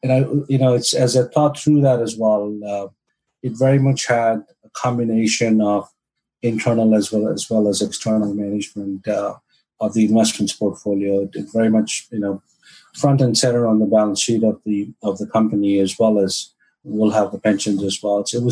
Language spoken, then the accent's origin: English; New Delhi, Delhi, India; I grew up in New Delhi in India. I went to a private school there.